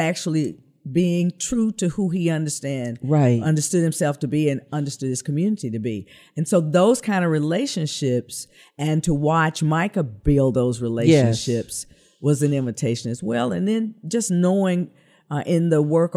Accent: Memphis, Tennessee, United States; it's one of the things that I love about my hometown is that historically, even as far back as the 1920s in Memphis

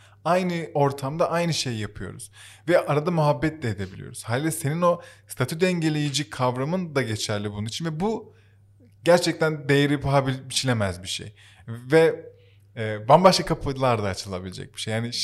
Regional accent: Silivri, Istanbul, Turkey; Silivri'liyim.

